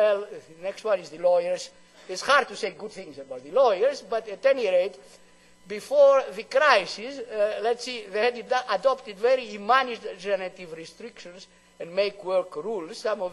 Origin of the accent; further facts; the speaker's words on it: Canada; As a Canadian, I tell them, well, I don't want to repeat what I want to tell them.